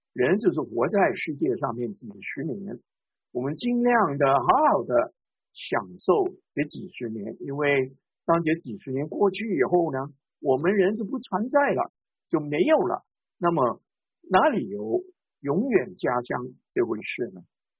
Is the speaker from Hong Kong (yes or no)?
yes; Hong Kong; born there; 我自己是福建人，但是我是在香港出生的，所以我可能告诉你我是香港人。